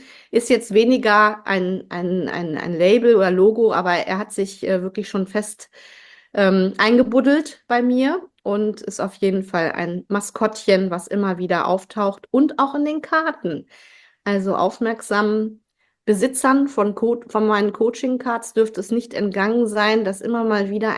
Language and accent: German; Kiel, Schleswig-Holstein, Germany; now in Witten, Germany; Also ich bin in Kiel geboren, genau. Mhm. Ja. Meine Kindheit habe ich in Schleswig-Holstein verbracht.